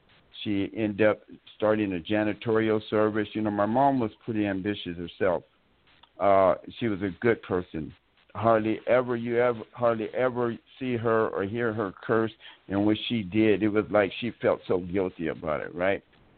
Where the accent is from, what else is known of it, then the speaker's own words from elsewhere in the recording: Seattle, Washington, United States; now in Coupeville, United States; I'm from Seattle, Washington, but now I reside on Whidbey Island. Coopville's the city. I was born in 1955.